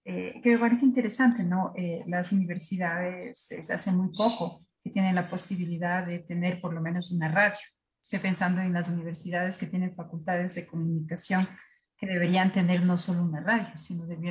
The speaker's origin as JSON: {"language": "Spanish", "country": "Ecuador"}